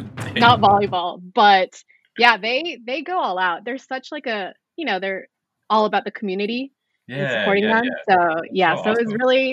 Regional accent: Japan; I grew up in Japan, but I went to a military base, middle school and high school.

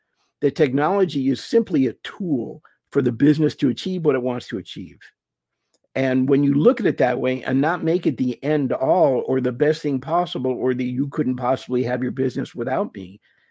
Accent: Massachusetts, United States; moved away; also born or lived in Texas; I was born and raised in the Northeast, Massachusetts, moved to Texas, spent a little time with EDS actually

